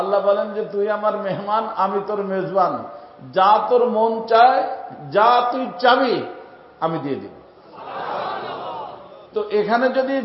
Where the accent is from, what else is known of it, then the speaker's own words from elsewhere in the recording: Faridpur, Dhaka Division, Bangladesh; আমাদের ওই গ্রাম বাসা, আমার বাড়ি যে গ্রামে ফরিদপুরে